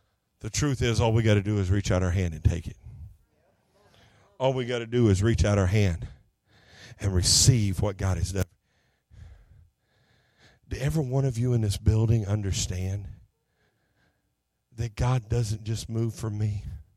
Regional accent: Chouteau, Oklahoma, United States; Me and Mike, poor Mike, he got to hear all the stories about my hometown from me. And then I'm sure he got to hear them all from my dad coming home. And he probably knows more about Shodo, Oklahoma than he would ever care to know.

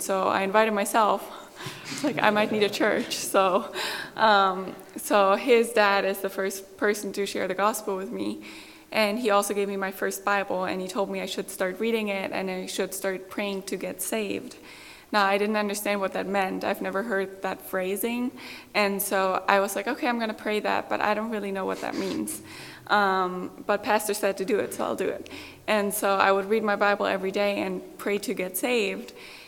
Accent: Germany; So I'm from Germany. I grew up there and was born there and raised there.

